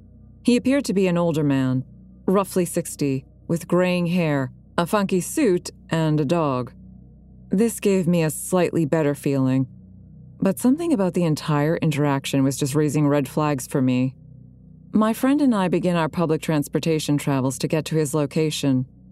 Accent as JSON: {"language": "English", "country": "United States", "said": "For context, I am an American that does not speak Dutch, and thus I'm speaking in English during this"}